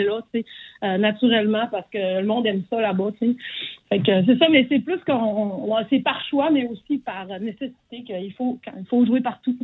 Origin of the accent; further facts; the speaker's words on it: Alma, Quebec, Canada; Moi, je viens d'Alma. On est une gang d'Alma.